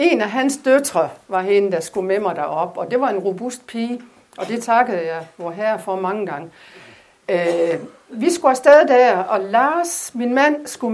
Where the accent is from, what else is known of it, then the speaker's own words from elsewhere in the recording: Hundborg, North Denmark Region, Denmark; Jeg kommer fra Hundborg i Thy.